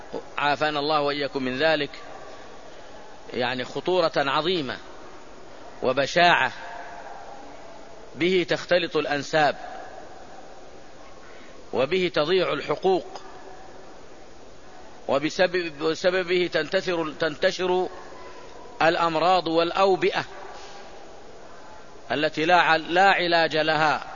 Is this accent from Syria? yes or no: no; Saudi Arabia; مثل بلادنا المملكة العربية السعودية